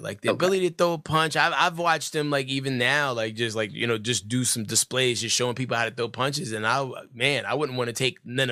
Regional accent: New York, United States; I'm from New York, man.

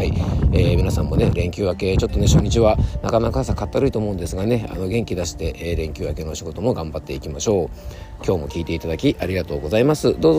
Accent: Yamanashi, Japan; 山梨県に帰ってまいりましたですね。今僕の地元のですね、三坂の湯というですね、これ市営の温泉なんですけども、

